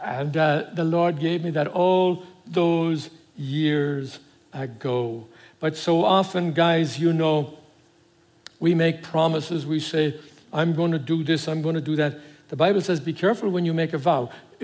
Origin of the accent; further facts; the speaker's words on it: Ireland; now in California, United States; I grew up with that in Ireland, and both in the Catholic Church originally and then my Presbyterian aspect side.